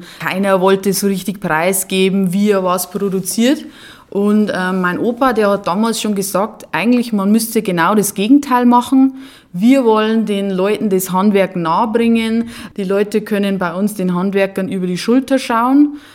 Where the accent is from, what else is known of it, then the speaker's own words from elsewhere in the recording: Bavaria, Germany; bei uns im Bayerischen Wald und auch im Böhmerwald